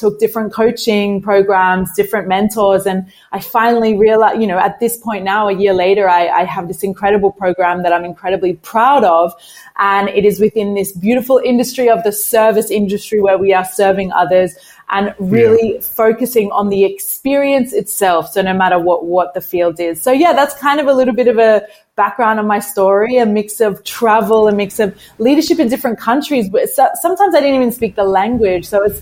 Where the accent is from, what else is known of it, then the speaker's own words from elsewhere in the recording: Australia; also born or lived in New Zealand; I actually grew up traveling. I grew up in Australia, but I was born in New Zealand. My father's French, so there's this whole big mix of many different cultures within the one family.